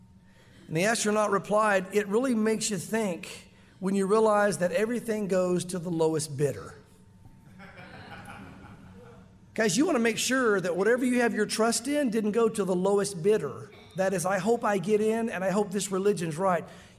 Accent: the South, United States; I grew up in the Bible Belt, the South, the whole thing.

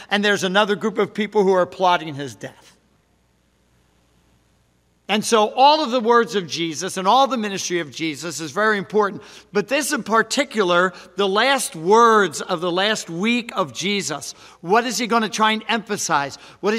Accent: Philadelphia, Pennsylvania, United States; Because I'm from Philadelphia, and I'm thinking he left the city.

